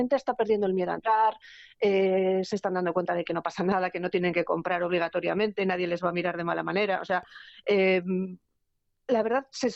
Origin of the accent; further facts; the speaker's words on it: San Sebastián, Basque Country, Spain; Yo que soy de Amara de toda